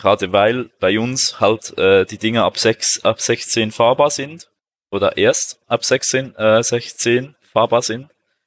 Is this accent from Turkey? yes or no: no; Switzerland; Das ist bei uns in der Schweiz halt so üblich, sag ich mal, dass man mit 14 den Mofa-Schein macht, wenn man auf dem Land lebt